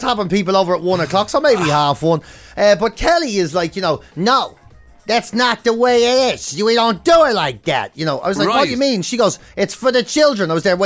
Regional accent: Ireland; So, I'm Irish.

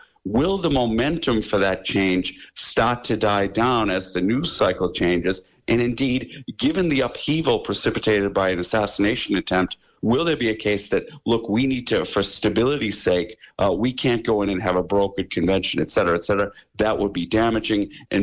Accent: United States; speaking as an American, I mean, this is a really, really sad moment for our country.

